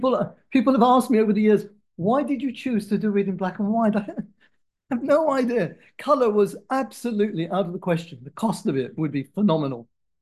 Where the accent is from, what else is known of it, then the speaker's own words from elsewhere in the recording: London, United Kingdom; well, I'm from London.